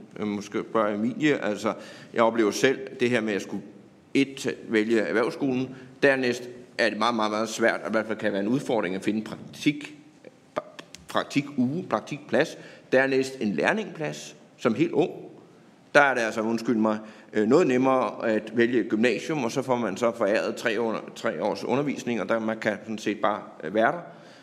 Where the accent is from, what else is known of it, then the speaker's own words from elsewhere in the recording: Capital Region of Denmark, Denmark; jeg kommer selv fra Nordsjælland